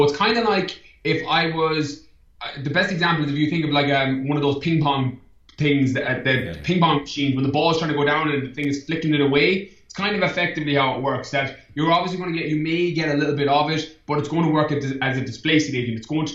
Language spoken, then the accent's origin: English; Ireland; I'm pure Irish on this one.